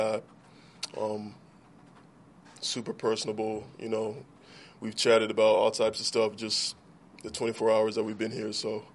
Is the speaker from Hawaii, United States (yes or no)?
no; Bowling Green, Kentucky, United States; also born or lived in Bolingbrook, Illinois; Yeah, so I was born in Cook County Hospital, 95, and then I moved to Bolingbrook, the suburbs, lived there till I was 8, and then I moved to Bowling Green, Kentucky, so.